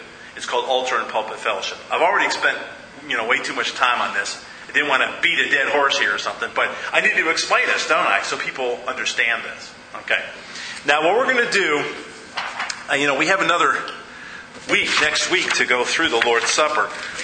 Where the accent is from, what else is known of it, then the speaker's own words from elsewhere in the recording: Cleveland, Ohio, United States; When I grew up in Cleveland, Ohio, I had Baptist friends, Methodist friends, Lutheran friends and Catholic friends.